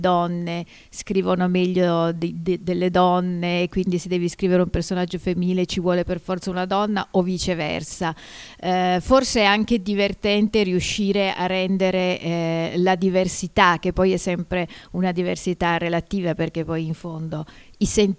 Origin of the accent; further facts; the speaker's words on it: Turin, Piedmont, Italy; io sono torinese, però ho spesso lavorato con persone del sud e quindi ho nella testa questo linguaggio